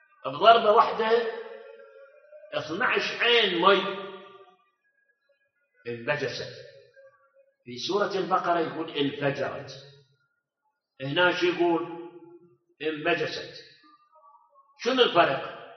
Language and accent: Arabic; Karbala, Karbala Governorate, Iraq; حتى عندنا في كربلاء صار على المي مع ما عندنا نهر الحسينية